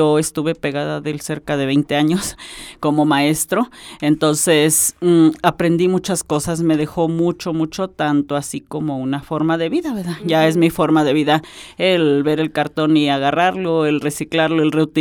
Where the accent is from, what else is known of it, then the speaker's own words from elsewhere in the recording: Aguascalientes, Mexico; le damos el contexto de que somos de Aguascalientes